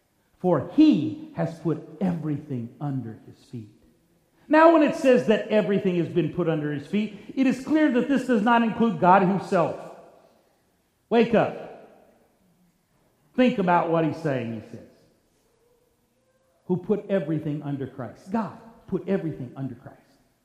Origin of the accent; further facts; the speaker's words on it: Kentucky, United States; I know y'all's not a term y'all understand around here, but I'm from Kentucky, bear with me.